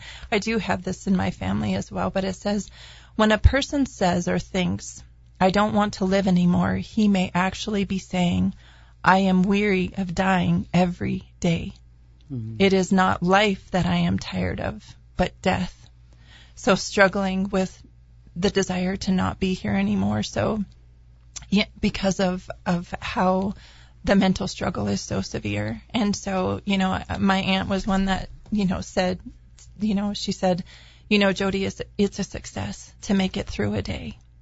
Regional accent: New Mexico, United States; In my home state of New Mexico, it is the leading cause of death for youth aged 17 to 24.

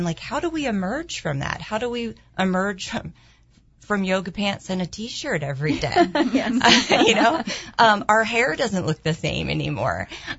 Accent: Frederick, United States; yes, I am from Frederick, but we experienced it here in Albuquerque

